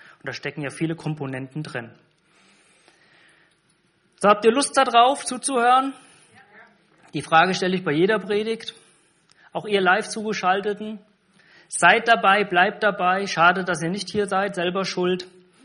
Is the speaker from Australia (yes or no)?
no; Ahlbach, Hesse, Germany; gab es samstagsabends einen Gottesdienst und sonntagsmorgens bei uns in Ahlbach